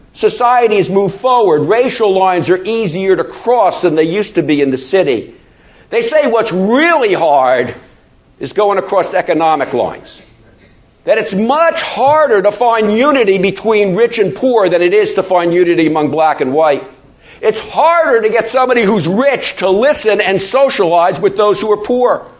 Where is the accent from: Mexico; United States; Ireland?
United States; Baltimore, Maryland; My hometown is Baltimore, Maryland, and in Baltimore, there are countless Christian fundraising events.